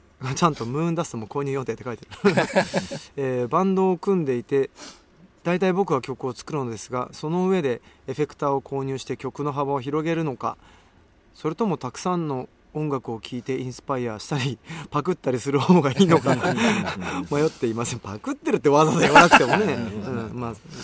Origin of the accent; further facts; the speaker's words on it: Mexico; Japanese is a second language; 聞かれないよ、メキシコ出身でどこ出身ですかって聞かれないもん、メキシコってどうですかって聞かれるの